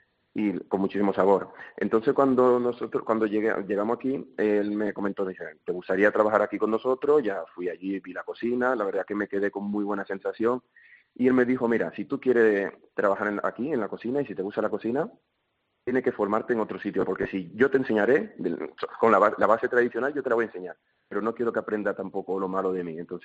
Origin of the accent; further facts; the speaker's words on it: Dominican Republic; now in Albarracín, Spain; Yo soy dominicano, llevo viviendo aquí en Albarracín casi 15 años